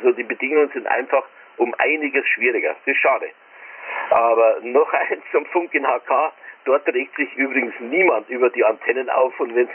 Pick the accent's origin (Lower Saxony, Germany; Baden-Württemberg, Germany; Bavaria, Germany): Bavaria, Germany; Isen; aus meinem Heimatort Isen im Landkreis Erding